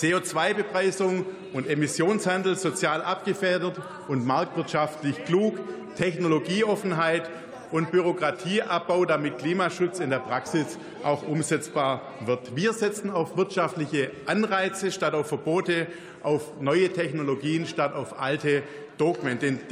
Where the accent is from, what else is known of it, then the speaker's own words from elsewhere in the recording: Baden-Württemberg, Germany; Ich komme aus dem Schwarzwald, ich kenne die Menschen dort.